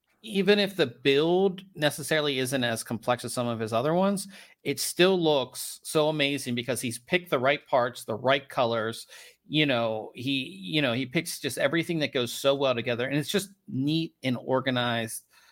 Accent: Pittsburgh, Pennsylvania, United States; I mean, I'm from Pittsburgh, so the black and the gold.

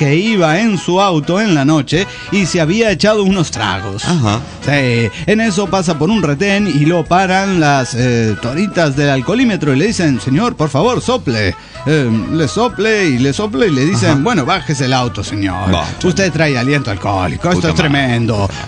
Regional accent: San Luis, Argentina; de la Sierra de San Luis, Argentina.

